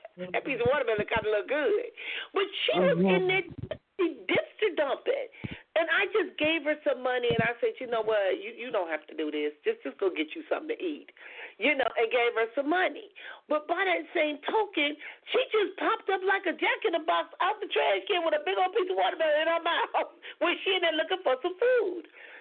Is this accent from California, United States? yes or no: yes; Compton, California, United States; And I had to come to grips growing up in Compton.